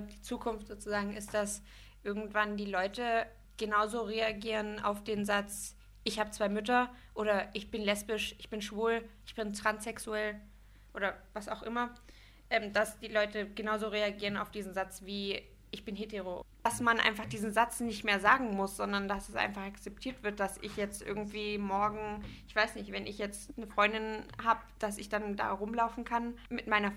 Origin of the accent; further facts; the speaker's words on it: southern Spain, Spain; German is a second language; Ich komm aus dem Süden in Spanien, das ist eine sehr, sehr religiöse, also es ist eine sehr katholische Ecke da unten.